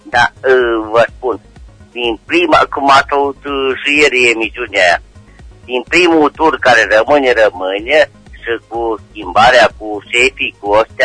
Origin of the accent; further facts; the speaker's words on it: Caransebeș, Caraș-Severin, Romania; eu sunt din Caransebeș